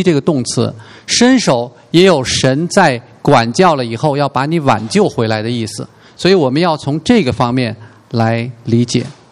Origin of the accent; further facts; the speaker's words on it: China; 这是我们中国人翻译的时候吧，为了顺畅加上的。